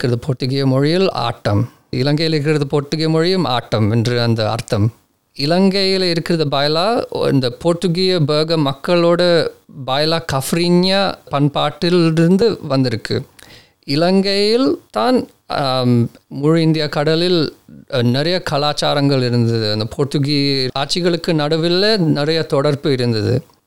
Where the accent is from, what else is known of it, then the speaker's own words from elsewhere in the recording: Australia; also born or lived in Colombo, Sri Lanka / Nigeria; நான் கொழம்புல பிறந்தேன். 30 நாள்ல நான் இலங்கையிலேருந்து வெளுக்கிட்டேன். நைஜீரியாவில 5 வருஷம் இருந்துட்டு 5 வயசுல ஆஸ்திரேலியாவுக்கு வந்தேன். ஸோ இங்கே தான் வாழ்ந்தேன். என் அப்பா அம்மா சொந்த ஊர் இந்தியாவும் இலங்கையிலும் சொந்தம் இருக்கு.